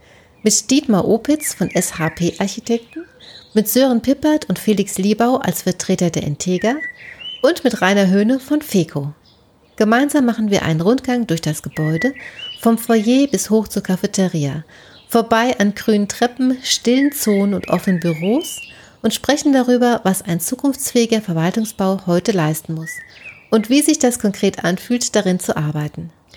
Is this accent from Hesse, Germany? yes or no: yes; Darmstadt, Hesse, Germany; Ich bin wieder unterwegs, diesmal in meiner Heimatstadt Darmstadt